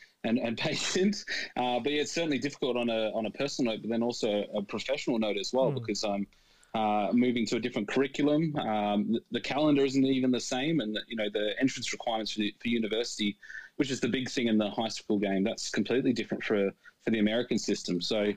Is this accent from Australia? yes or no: yes; Perth, Western Australia, Australia; moved away; also born or lived in England; I was born in England and moved to Australia when I was five, but I pretty much grew up in Perth and worked in Perth and did all my university in Perth.